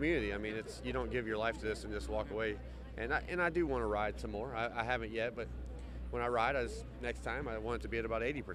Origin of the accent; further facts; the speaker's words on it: the South, United States; I'm from the South. It's kind of hard kind of hard to hit all of the syllables and everything, kind of slur them together.